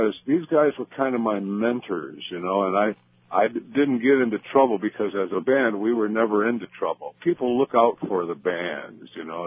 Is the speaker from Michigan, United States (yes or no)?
yes; Detroit, Michigan, United States; You know, growing up in Detroit, I studied Motown because that's what I played at the clubs.